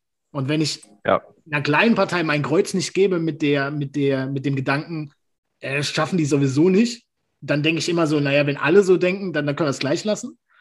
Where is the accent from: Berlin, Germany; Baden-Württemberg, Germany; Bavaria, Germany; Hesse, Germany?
Baden-Württemberg, Germany; Ich komme aus Baden-Württemberg